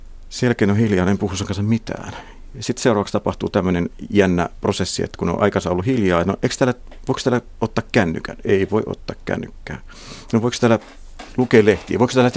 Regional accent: Savonia, Finland; Ehkä johtuen mäkin olen Savosta, niin mä pystyn hyvin jotenkin eläytymään siihen.

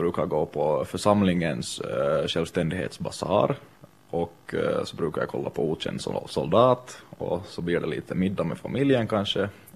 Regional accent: Finland; now in Sweden; Jag anser mig bara som finländare.

